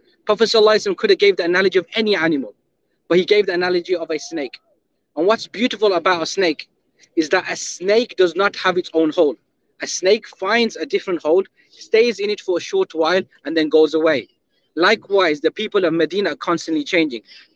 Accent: United Kingdom; As you can tell, I'm not from Australia or the US, I'm from the UK.

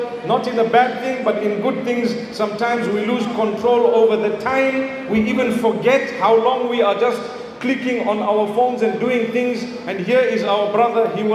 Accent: Egypt; I am originally from Egypt, yeah?

